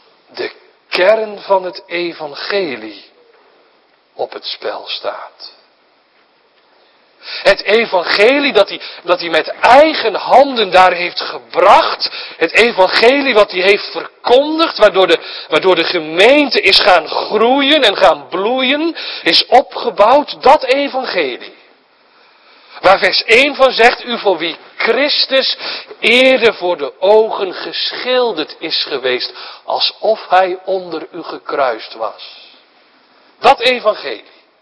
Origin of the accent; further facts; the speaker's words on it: IJsselmuiden, Overijssel, Netherlands; Ik kom uit IJsselmuiden, dat ligt naast Kampen.